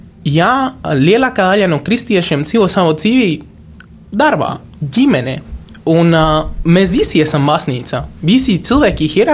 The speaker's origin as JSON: {"language": "Latvian", "country": "Guatemala", "second_language": "Latvian", "said": "es pats esmu no Gvatemalas."}